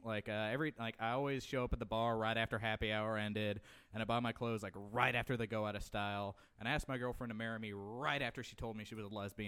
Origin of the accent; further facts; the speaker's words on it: Piney Flats, Tennessee, United States; I read in the Piney Flats Times. That's my hometown paper.